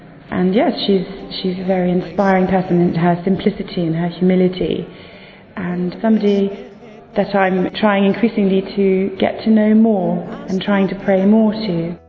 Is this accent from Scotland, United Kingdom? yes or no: no; London, United Kingdom; I'm from London.